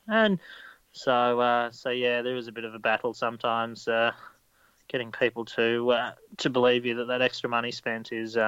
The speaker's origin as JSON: {"language": "English", "region": "Queensland", "country": "Australia", "tie": "born or raised there", "said": "currently I'm on the Sunshine Coast in beautiful Queensland, my state, my home state in Australia, as a small animal vet."}